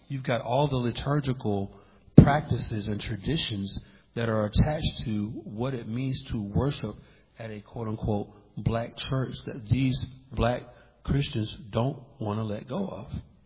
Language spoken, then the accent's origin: English; Atlanta, Georgia, United States; in the zip code where I grew up at in Atlanta, yeah, we need to plant a Reformed church over there on Martin Luther King Jr. Boulevard.